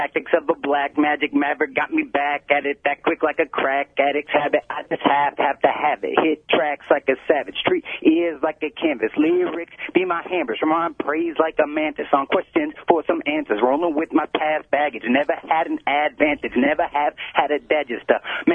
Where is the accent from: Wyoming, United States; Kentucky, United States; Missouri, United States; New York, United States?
Wyoming, United States; Casper; Yo, yeah, right in Oregon. Actually, I'm from Casper, Wyoming, but here we go with the track.